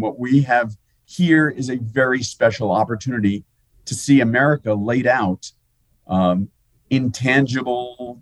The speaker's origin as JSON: {"language": "English", "region": "New York", "country": "United States", "tie": "born or raised there", "said": "When I was in the fourth grade, growing up in New York, we took a field trip to Teddy Roosevelt's summer home in Oyster Bay."}